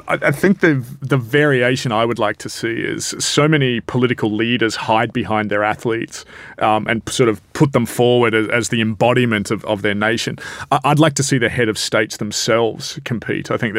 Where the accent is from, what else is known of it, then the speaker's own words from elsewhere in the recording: Australia; So as an Australian living overseas